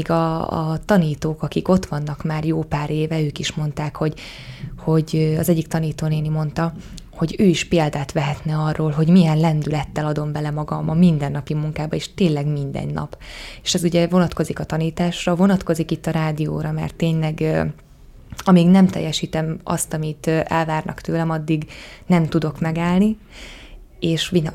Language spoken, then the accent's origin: Hungarian; Dorokháza, Nógrád, Hungary; Én eredetileg egy Nógrád megyei pici faluból, egy 1000 lelkes kis faluból, Dorokházáról származom, ami Salgótarjántól 25 kilométerre fekszik.